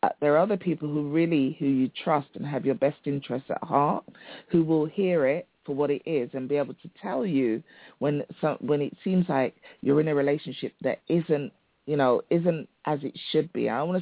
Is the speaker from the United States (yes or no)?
no; London, United Kingdom; I'm from London. I was born and brought up in London, and I've lived here all my life, really. I've traveled to other places, but this is my home. I'm a Londoner.